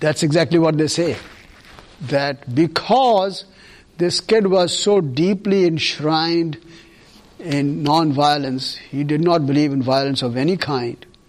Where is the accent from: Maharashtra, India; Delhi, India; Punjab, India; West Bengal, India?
Punjab, India; Even where I grew up in Punjab, there's a very large population of non-meat eaters. I grew up completely as a non-meat eater.